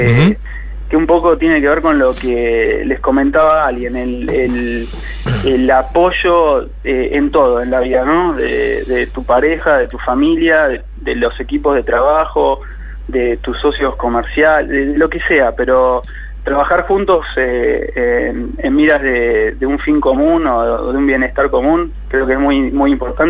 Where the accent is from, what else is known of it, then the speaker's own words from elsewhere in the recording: Argentina; moved away; yo creo que soy muy argentino